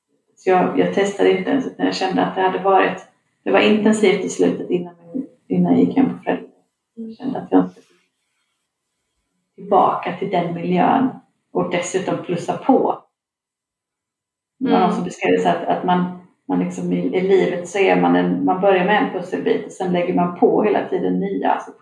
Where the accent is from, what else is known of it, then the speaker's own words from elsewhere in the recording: Norrland, Sweden; Jag är ju uppvuxen i Norrland och där är så här, jag åkte buss varje dag till skolan.